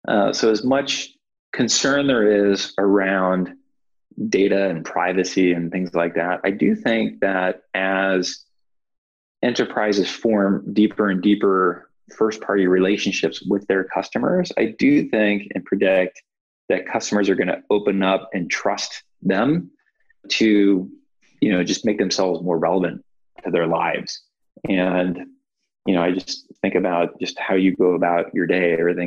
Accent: Midwest, United States; but really proud of the fact that I'm from the Midwest.

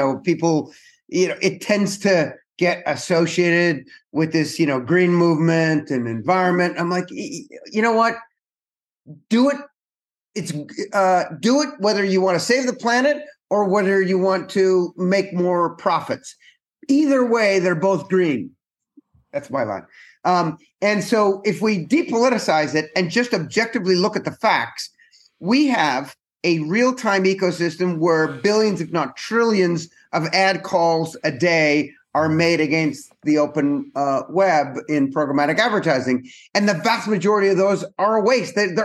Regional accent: Canada; I'm Canadian. I grew up in Canada, which is kind of like halfway between the UK and the US.

